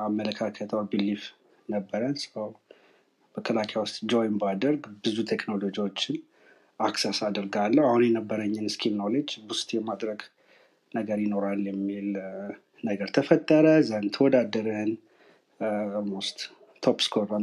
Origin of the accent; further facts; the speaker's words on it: Addis Ababa, Ethiopia; ተወልጄ ያደግኩት ያው አዲስ አበባ ውስጥ ነው። ያ ቤተሰቦቼም አያቶቼም ኤቭሪዋን አዲስ አበባ ውስጥ ሳር ቤት አካባቢ ነው የተወለድ ነው።